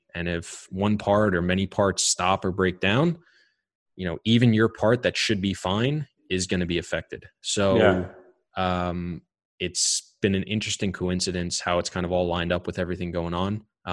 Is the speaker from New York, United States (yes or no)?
yes; New York, United States; because I'm a New Yorker and I drink tons of coffee